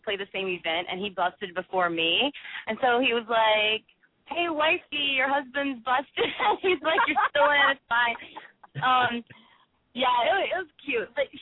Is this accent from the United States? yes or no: yes; Louisiana, United States; also born or lived in Mississippi; I mean, I'm from Louisiana, and I went to college in Mississippi, and when I was in college, I just thought that I would probably marry that college baseball guy that I was dating